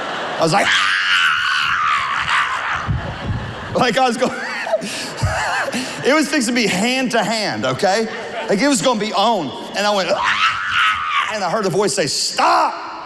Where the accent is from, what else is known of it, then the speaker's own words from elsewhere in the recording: Louisiana, United States; now in Texas, United States; I'm from Louisiana. I live in Texas. I'm a Southern pastor.